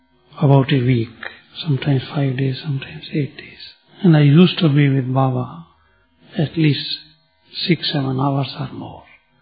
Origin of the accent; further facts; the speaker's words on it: Delhi, India; born there; I was born in near Delhi about 1946. As in India, generally families are religious nature, but our family was more religious.